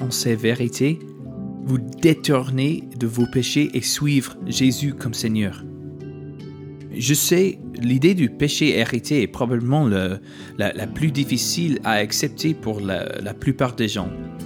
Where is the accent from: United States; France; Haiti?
United States; accent: American; French is a second language; si vous êtes arrivé jusqu'ici, je vous remercie d'avoir supporté mon accent américain.